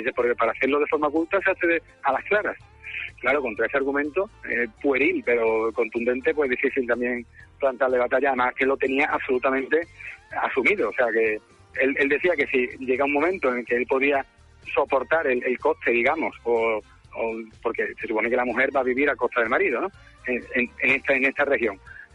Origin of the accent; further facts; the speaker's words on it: Seville, Andalusia, Spain; teniendo en cuenta que yo soy sevillano